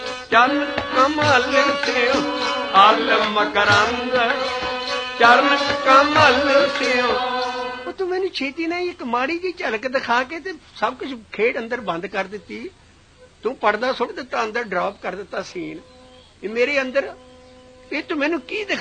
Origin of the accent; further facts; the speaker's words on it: Punjab, India; ਕਿਉਂਕਿ ਮੈਂ ਬਾਂਗਰ ਦਾ ਰਹਿਣ ਵਾਲਾ, ਉਧਰ ਬਾਬੇ ਬਕਾਲੇ ਦੇ ਲਾਗੇ